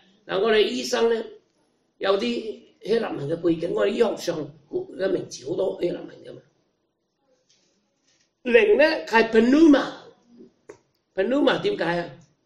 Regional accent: China; 因为我们中国人将灵和魂混为一谈

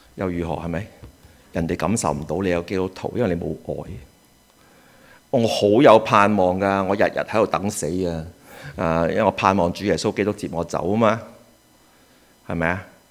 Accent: Hong Kong; 嗱，我哋香港人唔係嘅，我哋香港人咧就會儲下錢

